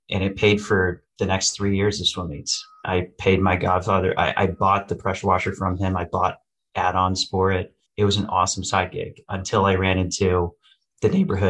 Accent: Oregon, United States; And I grew up in Oregon swimming. I was 11 years old.

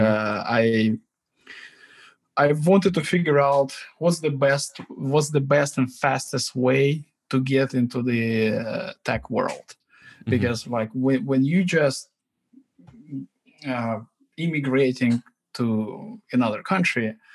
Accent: Russia; accent: Russian; English is a second language; And my background, as you can probably everybody guess, I have a Russian accent. So I was born and raised in Russia. My childhood was, I would say, like typical Russian childhood, not from Moscow.

